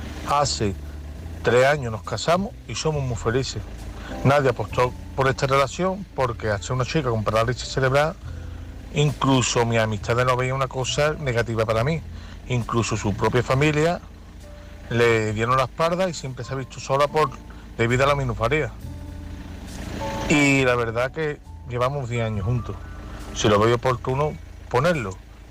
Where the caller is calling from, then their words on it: Seville, Andalusia, Spain; de Sevilla